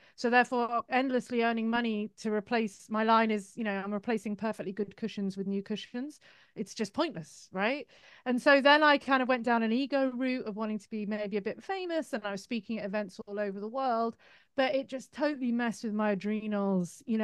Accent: United Kingdom; But I think I'm British, you know, we cover up our trauma and our emotion with sarcasm.

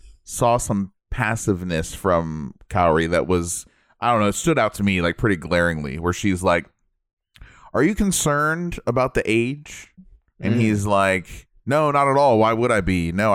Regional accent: United States; Because I growing up in the States, I thought eggs had to stay refrigerated.

